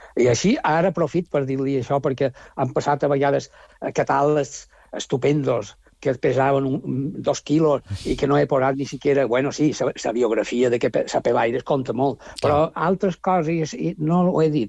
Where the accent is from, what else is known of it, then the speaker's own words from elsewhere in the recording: Cartagena, Region of Murcia, Spain; born there; jo vaig néixer acabat la Guerra Civil a Espanya. I jo vaig néixer a Cartagena.